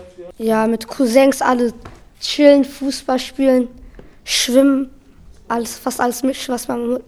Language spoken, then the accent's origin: German; Duisburg, North Rhine-Westphalia, Germany; born there; Duisburg-Hofeld.